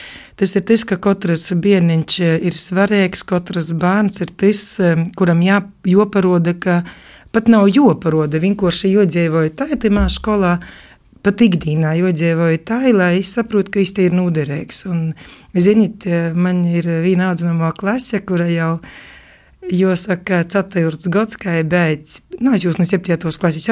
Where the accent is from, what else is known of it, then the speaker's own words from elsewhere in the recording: Krāslava, Krāslava Municipality, Latvia; Es esmu dzimusi Kroslavā un pirmo klasi es soku it Kroslavas pirmajā vidusskolā.